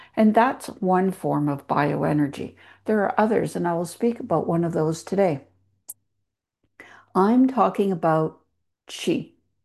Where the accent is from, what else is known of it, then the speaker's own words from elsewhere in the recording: Vancouver, British Columbia, Canada; from Vancouver, Canada